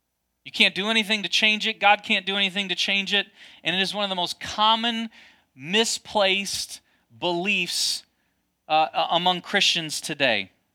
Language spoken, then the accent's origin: English; United States; I grew up on Lake Michigan.